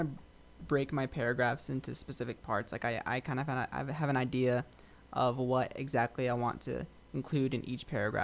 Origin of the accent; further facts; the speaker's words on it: California, United States; Especially for us people from SoCal.